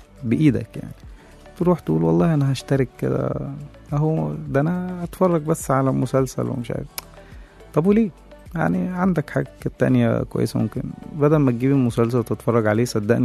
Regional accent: Shubra, Cairo Governorate, Egypt; لأن أنا أصلا من شبرا

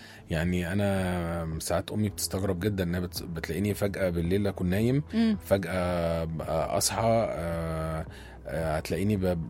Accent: Giza, Giza Governorate, Egypt; born there; من مواليد الجيزة

